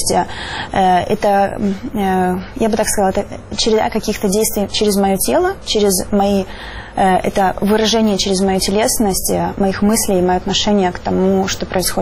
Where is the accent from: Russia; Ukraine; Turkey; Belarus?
Ukraine; Kerch, Crimea; все это начиналось с моего родного города, с Керчи.